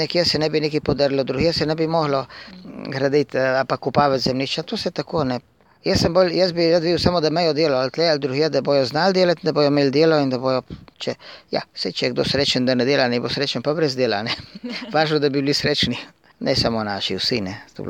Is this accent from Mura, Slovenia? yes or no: no; Gorizia, Slovenia; mi smo, ja, živimo, smo Slovenci, živimo tle in se, so Brda